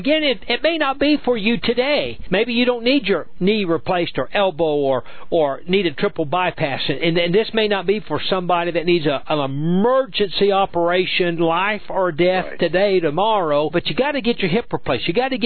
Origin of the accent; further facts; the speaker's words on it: Oklahoma, United States; I made it because I'm slow and I'm from Oklahoma and I'm barefoot and I barely read